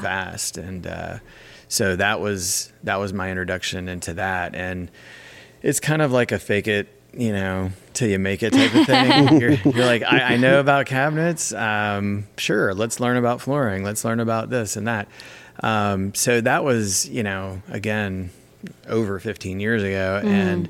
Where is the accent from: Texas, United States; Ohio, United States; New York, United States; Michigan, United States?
Ohio, United States; Vandalia; No, so I'm from Vandalia, actually, originally.